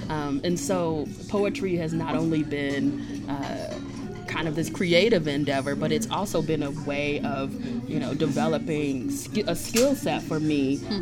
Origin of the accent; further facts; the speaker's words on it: Chicago, Illinois, United States; now she grew up on the west side, I grew up on the south side, but I very much saw my growing up days reflected here.